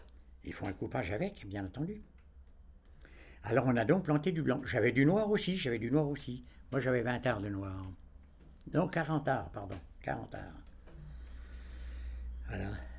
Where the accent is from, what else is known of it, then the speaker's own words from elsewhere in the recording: Grand Est, France; Bon, mais j'étais originaire de l'Aube.